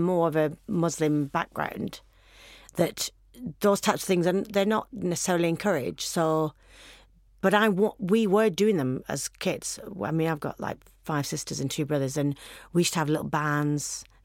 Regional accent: Accrington, North West England, United Kingdom; I went to Moorhead High School in Accrington. I'm from Accrington in Lancashire.

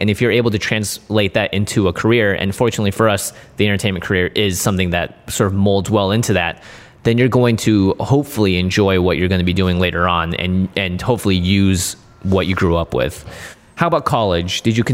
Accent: Seattle, Washington, United States; So I grew up in Seattle

